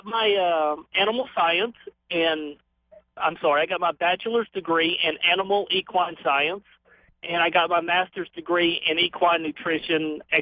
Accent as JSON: {"language": "English", "town": "Ragley", "region": "Louisiana", "country": "United States", "said": "being I was from Ragley, which is only about 30 minutes away from Lake Charles, where McNeese State is located."}